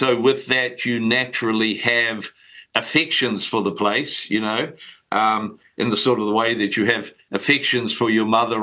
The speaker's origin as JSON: {"language": "English", "town": "Christchurch", "region": "Canterbury", "country": "New Zealand", "tie": "born or raised there", "said": "Well, I grew up in Christchurch, and I also have a home in Queenstown."}